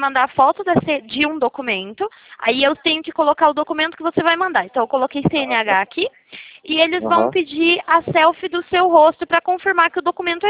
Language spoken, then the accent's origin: Portuguese; Itatiba, São Paulo, Brazil; sou do interior de São Paulo, chama Itatiba a cidade.